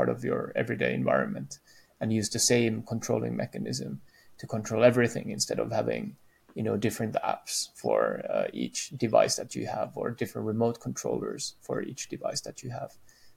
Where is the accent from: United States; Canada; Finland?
Finland; I come from Finland, and we're very discreet, so we don't use a lot of hand gestures